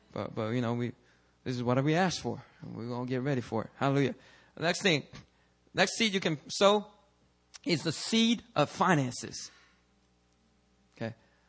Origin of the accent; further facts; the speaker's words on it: United States; I'm Korean American and it still offended me